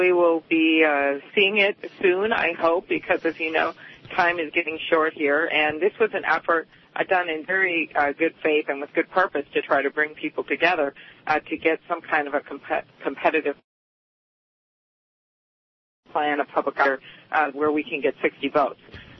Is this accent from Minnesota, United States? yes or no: yes; Minnesota, United States; And I'm from Minnesota. The Canadians are right across the border, right?